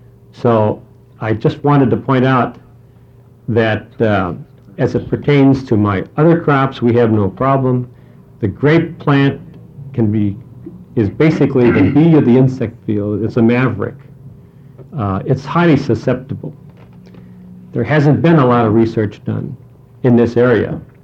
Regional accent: Dundee, Oregon, United States; I'm a farmer from Dundee, Oregon.

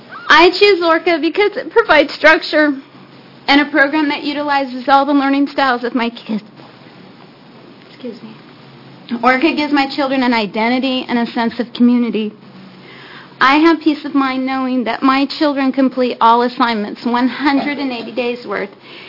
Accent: Hillsboro, Oregon, United States; I'm from Hillsborough.

